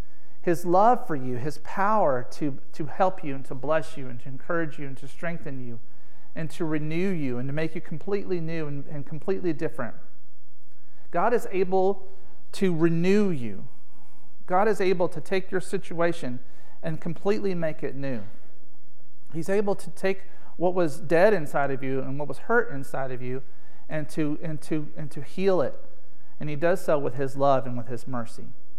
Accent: United States; born there; I don't say that because I was born in America and not the Middle East.

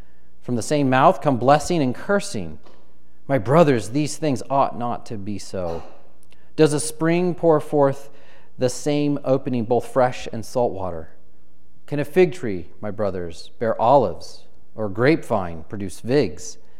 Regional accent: Midwest, United States; also born or lived in Southwest, United States; I grew up in the Midwest. I've also lived in the Southwest.

